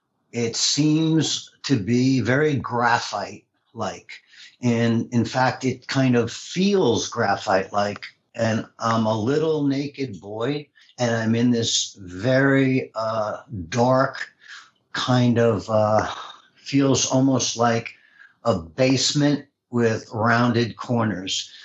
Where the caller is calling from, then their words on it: Houston, Texas, United States; I'm calling from Houston, Texas, correct.